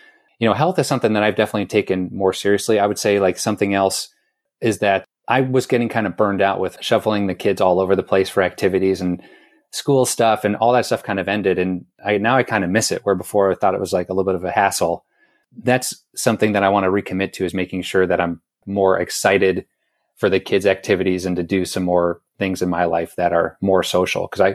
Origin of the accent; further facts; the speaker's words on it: Canton, Ohio, United States; So I grew up in Ohio where there wasn't much going on.